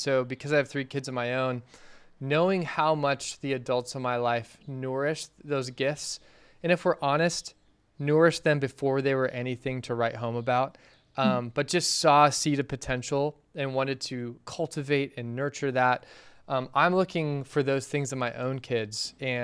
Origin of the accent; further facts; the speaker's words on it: Phoenix, Arizona, United States; now in California, United States; But yeah, I was born and raised in Phoenix. I've been in California since 2005, but a lot of my family's still there.